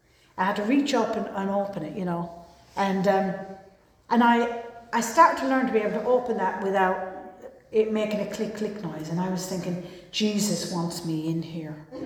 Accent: Ireland; born there; accent: Irish; the accent is Irish. I was born there. And you know, I was raised in this kind of wild, crazy house.

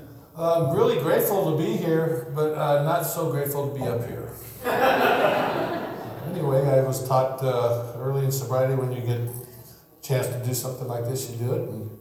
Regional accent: Santa Maria, California, United States; I grew up in Santa Maria, and back then it was probably around 20,000.

